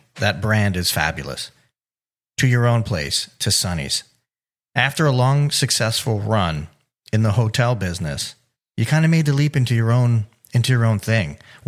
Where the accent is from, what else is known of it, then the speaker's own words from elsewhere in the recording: Miami, Florida, United States; The culture there, I'm from Miami.